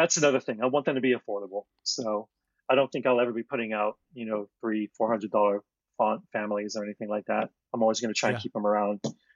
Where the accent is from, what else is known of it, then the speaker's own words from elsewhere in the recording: England, United Kingdom; moved away; I'll think back to events or people that I knew growing up in England that I've left long behind long ago.